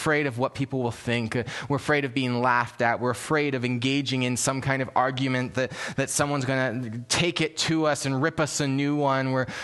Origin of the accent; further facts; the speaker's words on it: Canada; maybe it's because we're Canadian and we don't want to offend anybody.